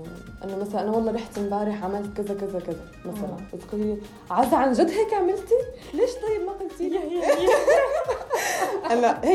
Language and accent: Arabic; Salamiyah, Hama Governorate, Syria; على فكره كثير في سلامنا يعني مع احترام لهم كثير بيغيروا لهجاتهم بس يطلعوا برا البلد او برا سلمية